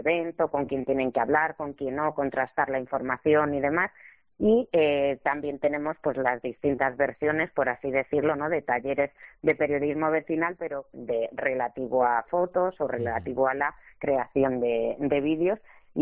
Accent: Madrid, Community of Madrid, Spain; born there; porque yo nací también aquí en Hortaleza, vivo en Hortaleza

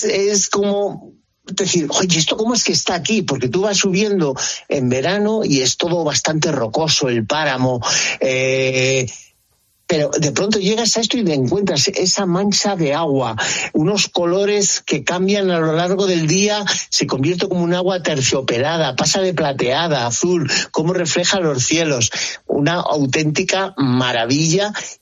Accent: Andalusia, Spain; cuando bajo a Salobreña, los que somos granadinos semiconsortes

